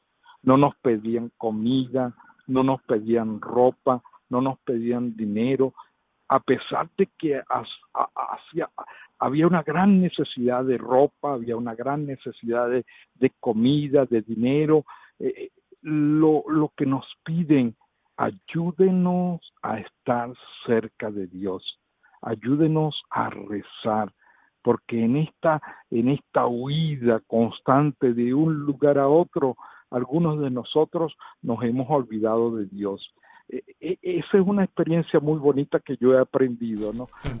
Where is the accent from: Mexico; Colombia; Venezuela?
Venezuela; moved away; En realidad soy también yo un refugiado, parte de esos 6 millones probablemente que han salido de Venezuela en busca de un futuro